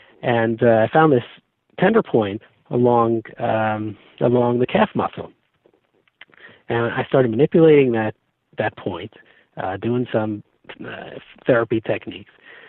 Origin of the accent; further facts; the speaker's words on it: New York, United States; now in Baltimore, United States; So I'm from New York. My wife and I were living in Riverdale, New York, which is in the Bronx.